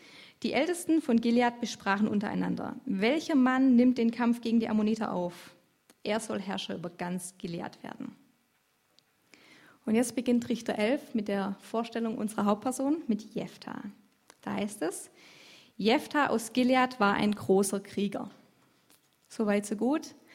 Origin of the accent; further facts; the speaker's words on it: Egenhausen, Baden-Württemberg, Germany; Ich bin hier aufgewachsen in Egenhausen, war viele Jahre aktiv